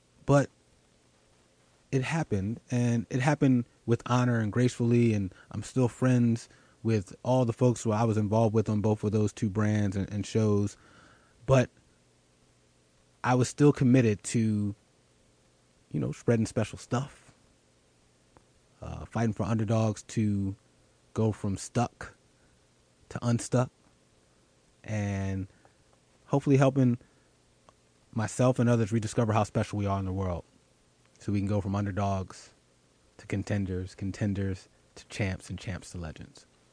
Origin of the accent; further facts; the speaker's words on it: Philadelphia, Pennsylvania, United States; Shout out to the 76ers, my hometown.